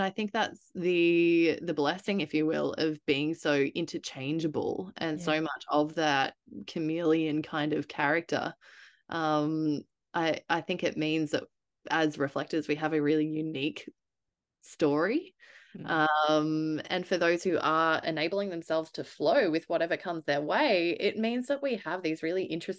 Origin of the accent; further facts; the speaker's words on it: Melbourne, Victoria, Australia; I grew up in Melbourne, hustle and bustle, like I mentioned, a lot of hospitality, a lot of music industry festivals, big groups of people.